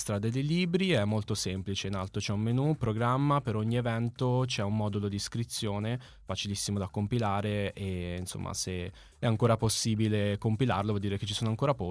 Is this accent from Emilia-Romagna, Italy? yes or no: no; Florence, Tuscany, Italy; mi piace sottolineare la mia fiorentinità, perché sono di Firenze